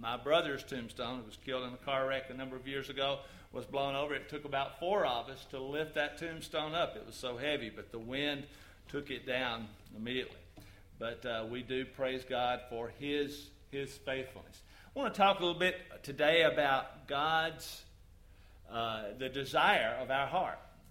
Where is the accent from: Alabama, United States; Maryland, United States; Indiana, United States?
Alabama, United States; Phil Campbell; As Clint mentioned, my hometown, Phil Campbell, Alabama, was struck by a tornado on April 27th.